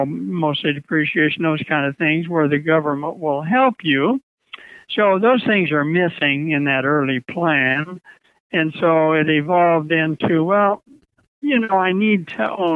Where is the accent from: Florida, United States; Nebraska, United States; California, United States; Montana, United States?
California, United States; Redding; I was raised around Reading, but I left. That's how I ended up coming back after I spent time in the Army in lighting in Sacramento and then eventually working my way back. But I was raised in Reading.